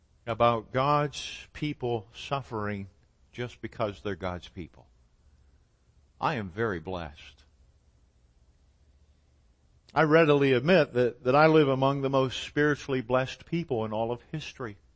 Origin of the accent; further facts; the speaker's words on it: United States; I'm an American. I live in the nation that is the most materially blessed nation